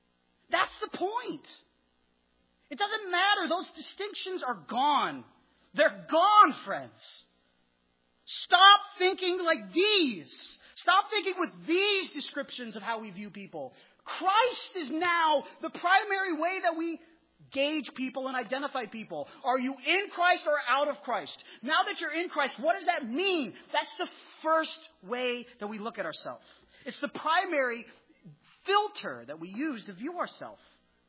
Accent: Wyoming, United States; I celebrate the fact that I'm from Wyoming. I enjoy that. I don't forget that.

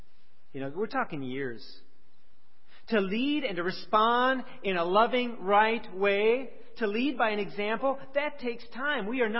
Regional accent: United States; Now, a lot of times my opinion is, I'm an American.

